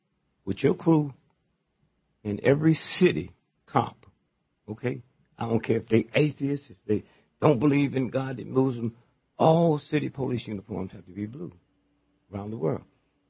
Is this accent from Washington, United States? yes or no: no; St. Louis, Missouri, United States; I'm from St. Louis.